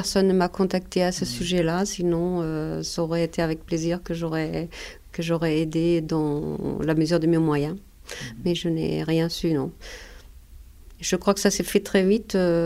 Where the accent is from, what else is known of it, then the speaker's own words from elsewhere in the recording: Germany; French is a second language; now in France; je vais pouvoir retourner, je suis française, rien ne va pouvoir m'arriver, je vais pouvoir revoir mes parents et tout ira bien. Mais en fait, la RDA n'accordait des visas qu'aux gens qu'elle voulait bien voir.